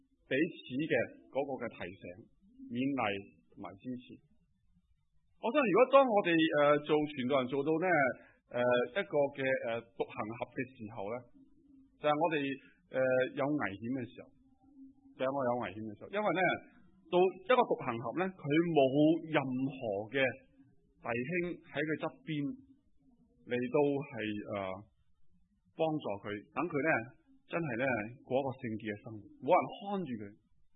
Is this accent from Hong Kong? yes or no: yes; Hong Kong; 我哋香港人咧就系越嚟越奢侈嘅